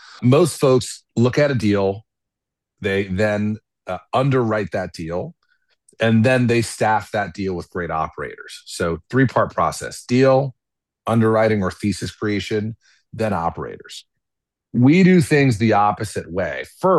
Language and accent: English; Baltimore, Maryland, United States; also born or lived in Detroit / US Virgin Islands / Texas; I grew up all over this country. So I was born in Detroit. I grew up in East Baltimore, the U.S. Virgin Islands, Southern Texas, right near the Mexican border.